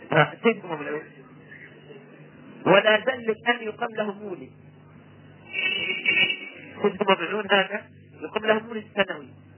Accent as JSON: {"language": "Arabic", "country": "Egypt", "said": "لو تتبعنا المولد اللي عندنا في مصر هتلاقي كل يوم في السنة في مولد"}